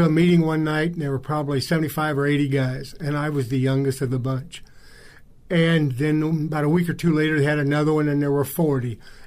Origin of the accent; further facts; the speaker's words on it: Indianapolis, Indiana, United States; Well, I grew up here in Indianapolis. I went to Cecina High School, and then I was working for Allstate Insurance Company